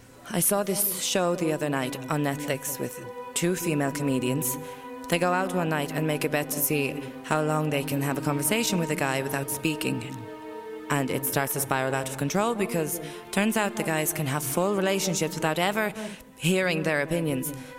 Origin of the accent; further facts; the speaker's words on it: Turkey; English is a second language; It's Turkish. I'm from Turkey.